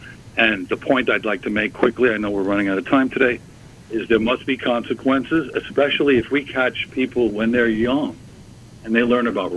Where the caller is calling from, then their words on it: New York, United States; I'm in Long Island.